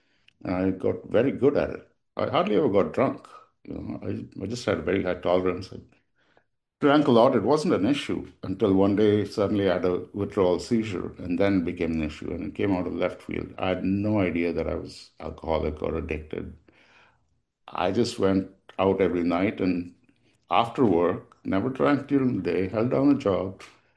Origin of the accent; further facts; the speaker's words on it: India; I grew up in India. And I basically it was a pretty happy childhood.